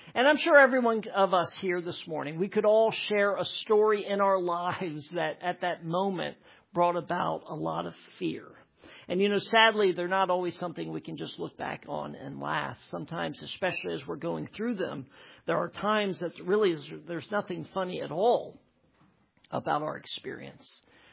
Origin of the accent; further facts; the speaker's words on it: Harrisonburg, Virginia, United States; I grew up in Harrisonburg, Virginia, just about 2 hours from here, not too far away there in the beautiful Shenandoah Valley.